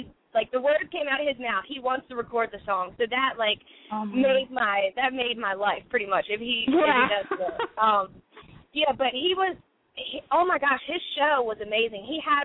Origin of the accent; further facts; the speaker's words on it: Maryland, United States; And we're from Maryland. I'm in Baltimore, Maryland right now.